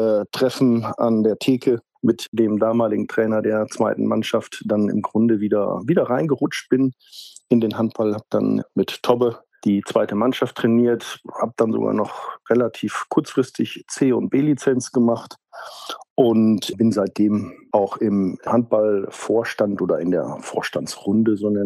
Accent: Amstetten, Lower Austria, Austria; Ja, also ich bin waschechter Amstettener, sogar noch geboren in Amstetten.

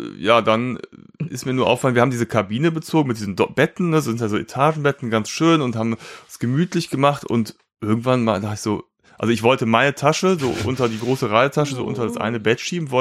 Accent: North Rhine-Westphalia, Germany; als Rheinländer ist man ja gewohnt, hier in Köln immer einen netten Plausch zu haben.

